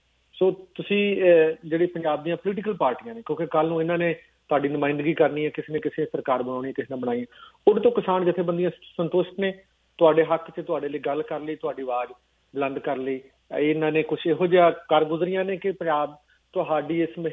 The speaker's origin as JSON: {"language": "Punjabi", "region": "Punjab", "country": "India", "lives_now": "Canada", "said": "ਮੇਰਾ ਪਿੰਡ ਅਜੇ ਸ਼ੀਨਾ ਕਰਮ ਸਿੰਘ ਆ ਆਪਣਾ ਅੰਮ੍ਰਿਤਸਰ ਡਿਸਟ੍ਰਿਕਟ ਦੇ ਵਿੱਚ, ਮੇਰਾ ਪਰਿਵਾਰ ਉੱਥੇ ਅਜੇ ਵੀ ਵਾਹੀ ਕਰਦਾ, ਤੇ ਮੈਂ ਖੁਦ ਖੇਤੀ ਨਾਲ ਜੁੜਿਆ"}